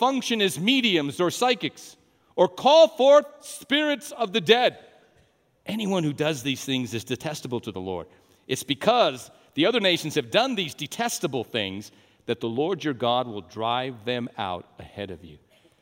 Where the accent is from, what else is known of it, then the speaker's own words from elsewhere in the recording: Albuquerque, New Mexico, United States; I was raised in Albuquerque. Schools in Albuquerque were quite tough back then.